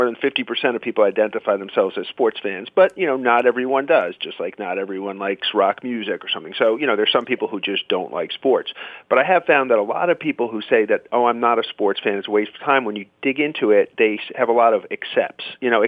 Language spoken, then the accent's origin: English; Queens, New York, United States; You know, my dad would take me to Mets games. I grew up in Queens